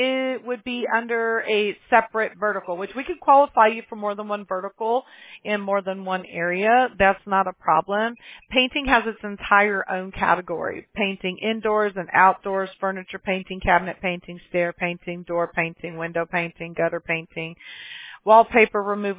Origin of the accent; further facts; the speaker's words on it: Mobile, Alabama, United States; born there; I was born in Mobile, Alabama, and I have a ton.